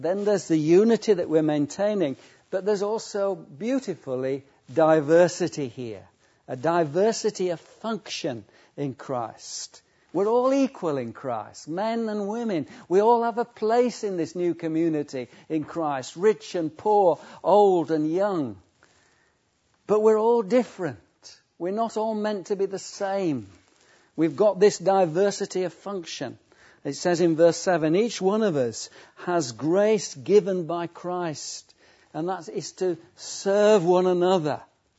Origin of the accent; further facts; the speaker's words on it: Yorkshire and the Humber, United Kingdom; He came from Lancashire, I think, and I came from Yorkshire.